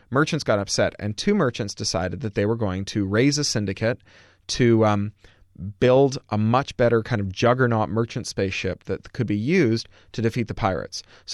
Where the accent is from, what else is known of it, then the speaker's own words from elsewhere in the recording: Toronto, Ontario, Canada; because I grew up in Canada. I grew up near the Detroit border in Toronto, just 2 or 3 hours away.